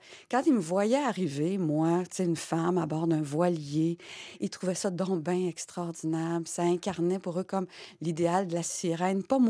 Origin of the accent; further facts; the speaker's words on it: Joliette, Quebec, Canada; Moi, je suis Joliette. Je suis entre Québec et Montréal. Donc, je suis vraiment pas riveraine, hein, mais pourtant, je passe des mois en Gaspésie. Je passe tous mes étés en Gaspésie.